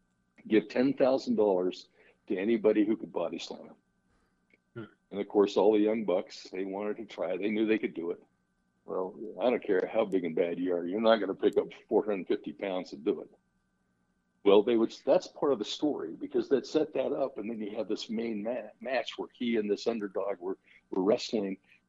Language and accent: English; Salt Lake City, Utah, United States; well, it's funny because I grew up in Salt Lake City.